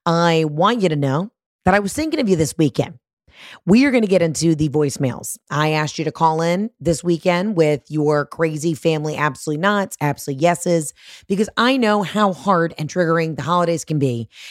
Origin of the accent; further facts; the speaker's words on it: the South, United States; And that's not me as a Southerner. I can look at another Southerner and say, your cholesterol's high.